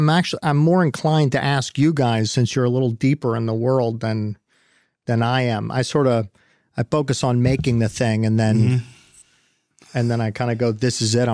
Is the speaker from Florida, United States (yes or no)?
no; California, United States; also born or lived in Connecticut / New York; I grew up in Northern California, Connecticut, and then New York.